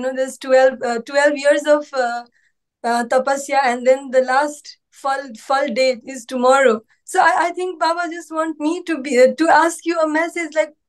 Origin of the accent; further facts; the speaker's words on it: Nepal; But I'm from Nepal, so I've never been to India.